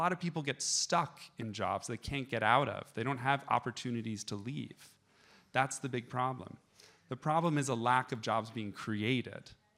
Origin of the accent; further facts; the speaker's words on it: United States; so for example, I'm from the United States.